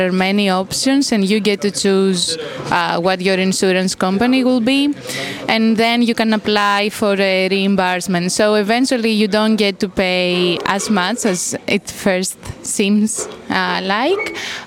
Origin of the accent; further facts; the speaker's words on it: Athens, Attica, Greece; English is a second language; now in Utrecht, Netherlands; I am from Greece. Before coming here, I used to live in Athens, which is the capital city, and it has around 5 million people.